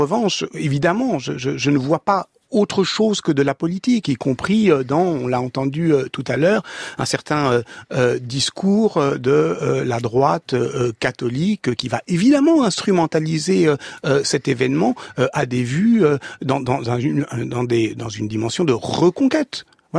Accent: Paris, Île-de-France, France; born there; moi, je suis né à Paris

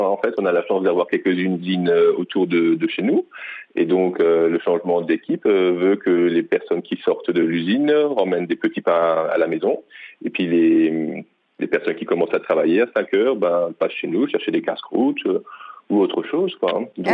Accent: Grand Est, France; Ça va, chez nous en Alsace, oui.

